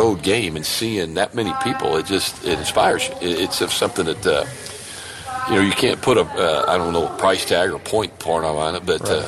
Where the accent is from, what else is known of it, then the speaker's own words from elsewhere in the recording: Lawrenceville, Illinois, United States; Lawrenceville, Illinois.